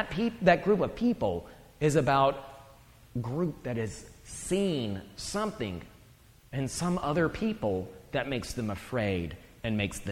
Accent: the South, United States; oh, this guy's Southern, he must be a racist, right? Because, because I'm from the South, which isn't true

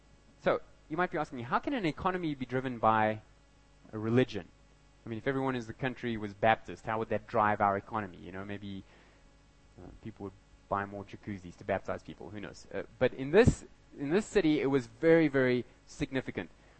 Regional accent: South Africa; because I'm South African, I didn't have the right visa to get into Turkey

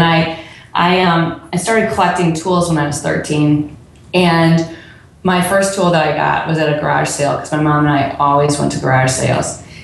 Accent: Cleveland, Ohio, United States; I grew up in Cleveland, Ohio, and that's where I live now, and that's where everything is made.

